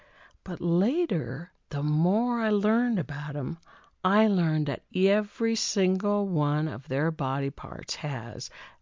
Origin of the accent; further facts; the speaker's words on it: Midwest, United States; moved away as an adult; also born or lived in Seattle; I grew up in the Midwest, and I set off on a journey when I was 20 years old to live in the desert. But I kind of got blown off course, and I ended up in Seattle. And I stayed there for 40 years.